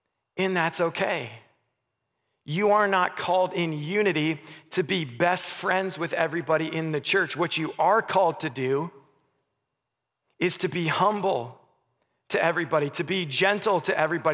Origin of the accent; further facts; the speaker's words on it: Goshen, Indiana, United States; born there; I was born in Goshen, Indiana.